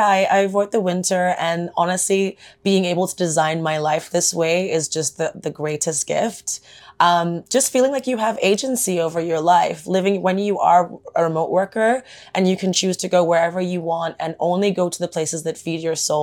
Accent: Netherlands; I'm Nigerian and British, but I grew up in the Netherlands, so no one really knows what my accent is.

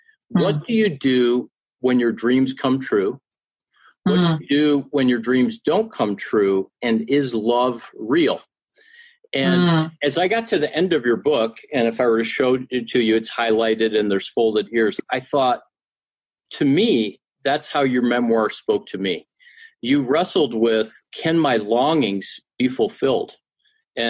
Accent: Cleveland, Ohio, United States; I grew up in Cleveland, Ohio, just across the lake from you all in Canada

